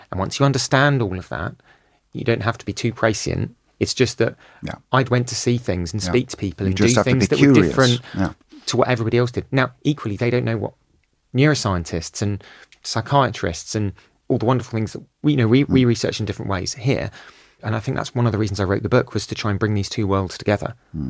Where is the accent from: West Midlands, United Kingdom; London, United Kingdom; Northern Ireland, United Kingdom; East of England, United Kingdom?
London, United Kingdom; Finchley; Like, I grew up in North London. It was very pleasant, ultimately. I grew up in Finchley. It was nice.